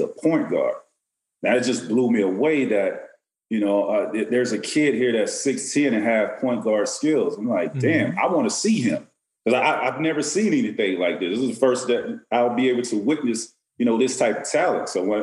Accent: Florida, United States; So I grew up in Central Florida, and you know, with my mom, my grandmother, and then I had an older cousin that got me involved in sports.

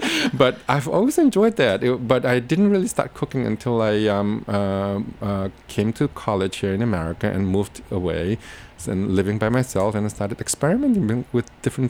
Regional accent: Singapore; I remembered when I was growing up in Singapore

